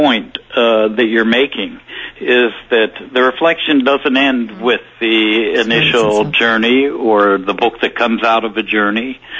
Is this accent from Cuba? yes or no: no; New York City, New York, United States; that sort of disruptive period in my life as a New Yorker and as a father.